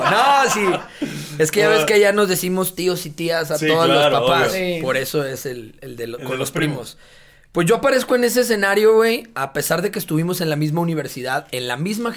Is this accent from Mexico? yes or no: yes; Monterrey, Nuevo León, Mexico; el sur de Monterrey, de donde yo soy de allá desde chiquito.